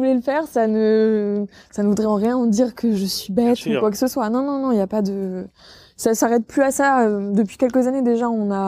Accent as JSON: {"language": "French", "town": "Villedieu-les-Poêles", "region": "Normandy", "country": "France", "lives_now": "Caen, France", "said": "moi je suis originaire de Villedieu-les-Poêles à la base, mais je suis venue sur Caen pour mes études, donc pour rentrer à la fac de droit de Caen."}